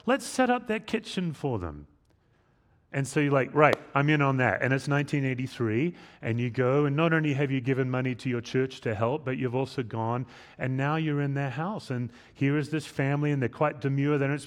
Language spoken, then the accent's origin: English; Australia; now in Laos; But as an immigrant, when I meet another Australian, we talk about home. We go right to it.